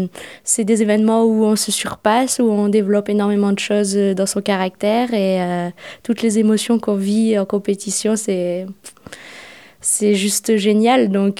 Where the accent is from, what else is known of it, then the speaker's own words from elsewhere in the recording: Briançon, Provence-Alpes-Côte d'Azur, France; j'ai 22 ans et je suis originaire de Briançon. Je suis née et j'ai grandi à Briançon.